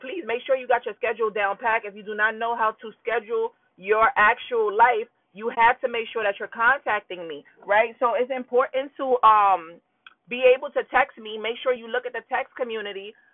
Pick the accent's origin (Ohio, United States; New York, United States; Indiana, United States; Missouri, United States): New York, United States; Harlem; I'm from Harlem, New York. I am super happy to be here today.